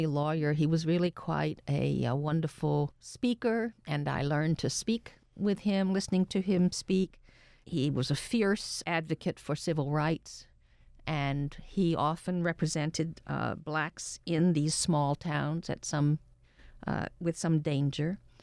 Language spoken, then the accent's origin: English; Atlanta, Georgia, United States; Well, first of all, we were raised in Atlanta, Georgia, and in the 1950s, even had we said we weren't Jewish, which would have been denounced, nobody would have believed that.